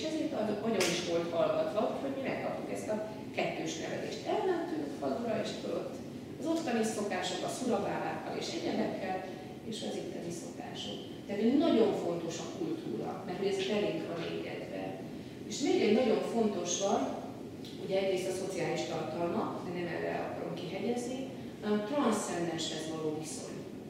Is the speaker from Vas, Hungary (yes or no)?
yes; Szombathely, Vas, Hungary; Gyerekként a vasfüggöny mögött voltunk, a húgommal nagyon sokat.